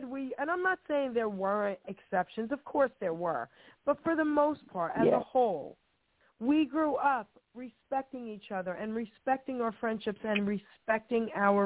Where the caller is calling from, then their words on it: New Jersey, United States; sweetie, calling from New Jersey.